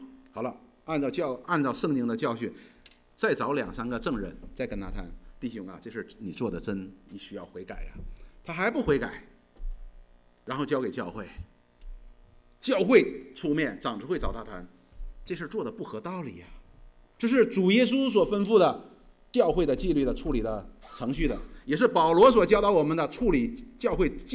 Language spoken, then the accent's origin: Chinese; China; 我们中国人讲吗？良药苦口利于病，忠言逆耳利于行。